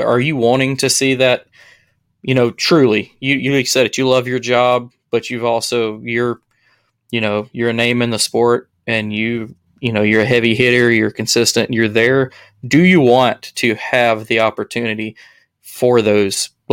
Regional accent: Alabama, United States; I don't mind a Southern draw. I'm from Alabama.

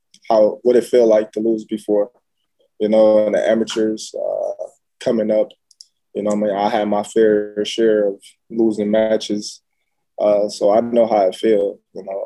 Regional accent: Nebraska, United States; Yeah, born and raised. Still here today.

